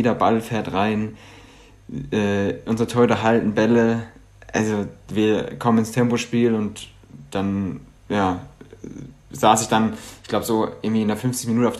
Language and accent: German; Baden-Württemberg, Germany; ich komme aus Baden eigentlich, aus Südbaden, wenn man es genauer nimmt.